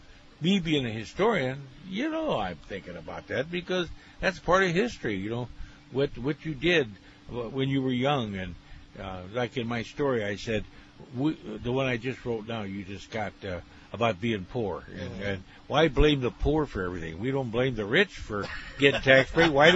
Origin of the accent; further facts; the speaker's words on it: White City, United States; I was growing up in White City. I never knew anybody went to church.